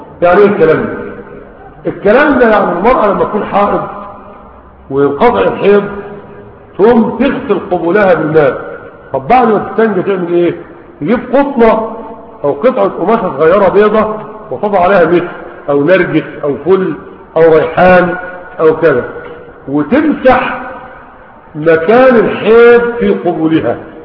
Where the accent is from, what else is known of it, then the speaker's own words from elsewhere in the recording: Egypt; ولذلك عندنا في مصر 9 مليون عالم، عندنا في مصر 9 مليون عالم فاتت ال 30